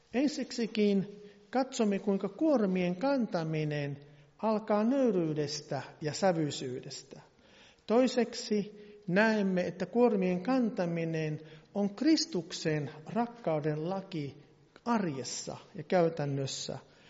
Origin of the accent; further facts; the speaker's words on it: Varkaus, North Savo, Finland; Olin 18 ja olin sieltä Savosta kotoisin, Varkaudesta.